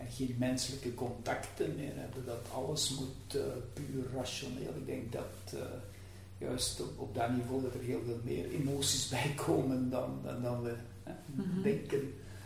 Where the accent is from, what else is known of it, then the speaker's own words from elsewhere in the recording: Beverlo, Limburg, Belgium; born there; Ik ben geboren in Beverlo, wat eigenlijk nu behoort tot Beringen. Mm-hmm. Niet zo ver van de Koolmijn van Beringen.